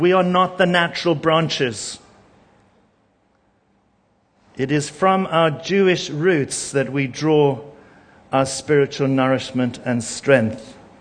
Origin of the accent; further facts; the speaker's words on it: Zimbabwe; I'll say, I'm from Zimbabwe. And there's an incredible connection that happens just because we come from the same part of the world.